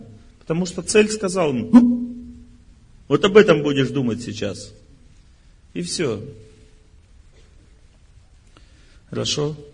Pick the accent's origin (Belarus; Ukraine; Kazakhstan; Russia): Russia; Ural; born there; я простой человек, родился под Уралом.